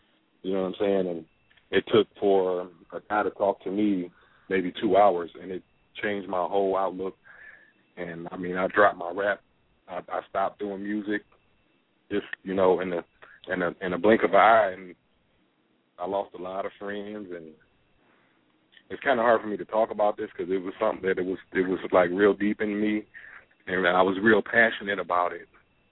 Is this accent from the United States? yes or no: yes; Detroit, Michigan, United States; now in Louisiana, United States; Oh, I'm calling from Louisiana. I'm originally from Detroit. I'm a two-time war veteran.